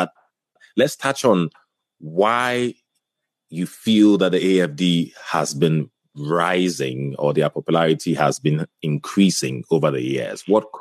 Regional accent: Ghana; I'm from Ghana.

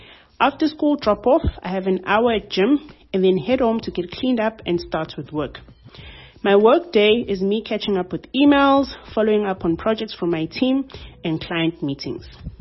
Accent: Durban, KwaZulu-Natal, South Africa; I'm a 29-year-old young woman born and bred in Durban.

